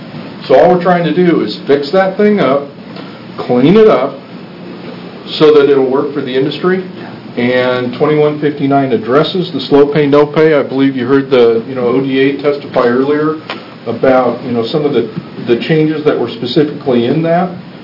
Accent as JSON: {"language": "English", "town": "Albany", "region": "Oregon", "country": "United States", "tie": "born or raised there", "said": "I am an Oregonian. I'm born and raised in Albany. I went to Oregon State. I got two kids there."}